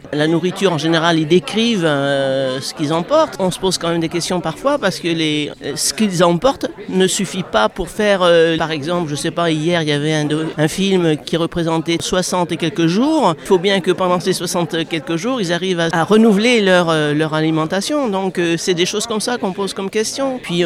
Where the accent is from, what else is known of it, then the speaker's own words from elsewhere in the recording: Saintes, Nouvelle-Aquitaine, France; De Saintes, en Charente-Maritime.